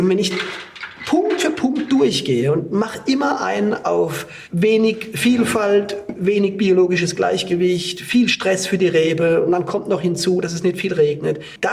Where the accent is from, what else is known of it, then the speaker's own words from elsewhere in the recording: Baden-Württemberg, Germany; ich bin in Südbaden aufgewachsen, habe im Kaiserschuh gelernt, war im Burgund. Das hätte ich mal nicht gedacht. Dann kam ich 2008 in die Pfalz